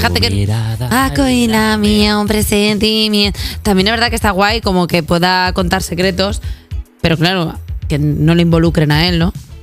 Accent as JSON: {"language": "Spanish", "region": "Catalonia", "country": "Spain", "said": "yo como catalana tengo que decir"}